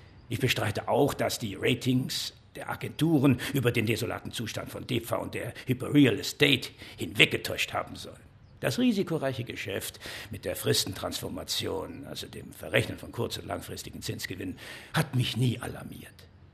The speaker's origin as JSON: {"language": "German", "town": "Methelen", "region": "North Rhine-Westphalia", "country": "Germany", "said": "Ich stamme aus Methelen, Westfalen, Jahrgang 1931."}